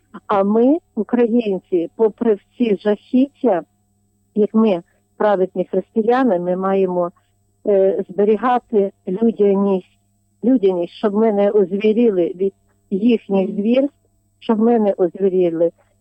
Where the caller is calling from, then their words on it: Lviv Oblast, Ukraine; Слава навіки Богу … із Львівщини.